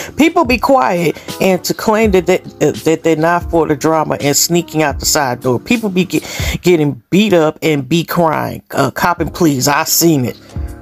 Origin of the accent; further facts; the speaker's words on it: Harlem, New York, United States; Okay, I'm really from Harlem.